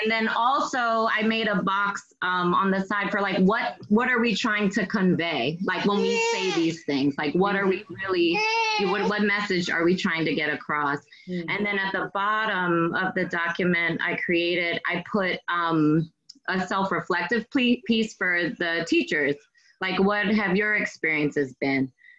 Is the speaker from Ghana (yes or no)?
no; Washington, District of Columbia, United States; I'm from Washington, D.C.